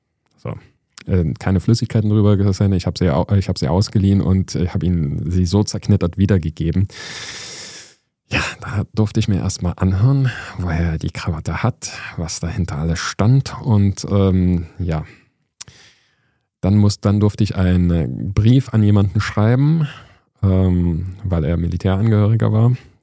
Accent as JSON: {"language": "German", "region": "Saxony", "country": "Germany", "said": "Wo ich herkomme, da rollt man hinten das R. Ich komme aus der Oberlausitz."}